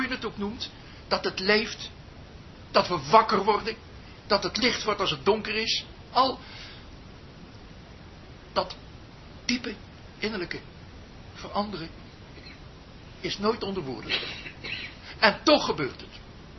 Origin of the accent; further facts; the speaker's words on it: Nijmegen, Gelderland, Netherlands; Nijmegen, dat weet u. Ja, en waar ik vandaan kom.